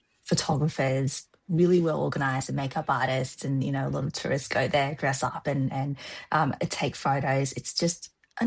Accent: Shanghai, China; I'm from Shanghai, so Yunnan's pretty far away.

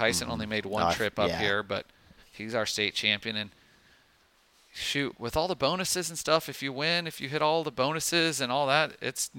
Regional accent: Des Moines, Iowa, United States; now in Indianapolis, United States; Growing up in Des Moines, we had an AHL team, Iowa.

